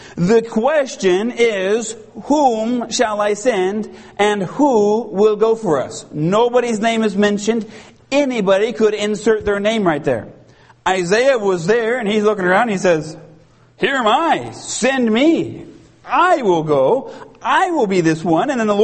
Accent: Ohio, United States; now in California, United States; I was in a missions conference in the church where I grew up in Ohio before I moved out to California.

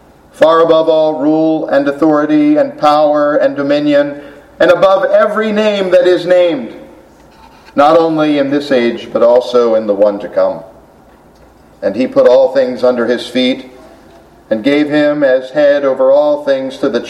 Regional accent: United States; I know it's true that we as an American people have all kinds of ailments, illnesses, anxieties, and stresses.

